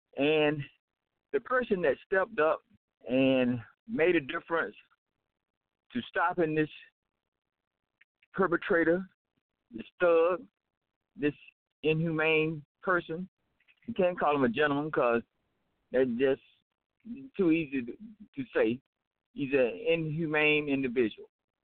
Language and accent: English; Atlanta, Georgia, United States; My hometown actually is Atlanta